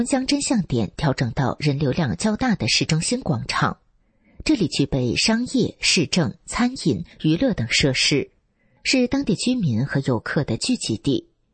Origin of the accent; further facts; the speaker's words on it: China; 我回答：我来自中国。